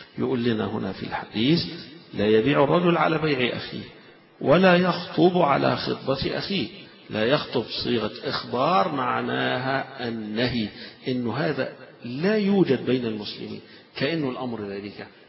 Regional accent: Egypt; احنا كمصريين مش متعودين على هذا الشيء

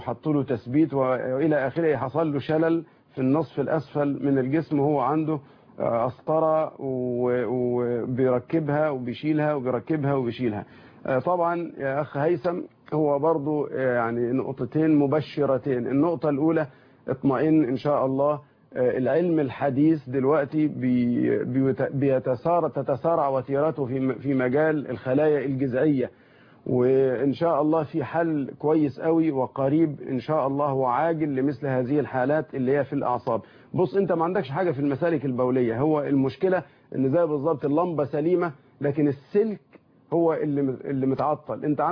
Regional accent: Egypt; ياريتنا إحنا كمصريين نستوعبها

